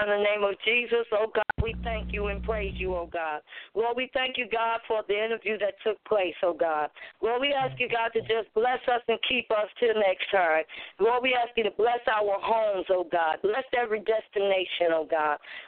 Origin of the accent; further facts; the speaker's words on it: Buffalo, New York, United States; New York. That's my hometown.